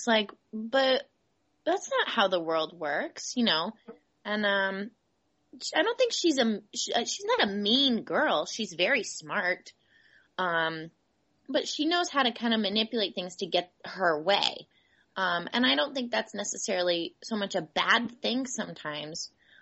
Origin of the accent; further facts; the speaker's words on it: Kansas City, United States; I think when this airs, I'll be in Kansas City. That's my hometown, which I can't even begin to describe how excited I am.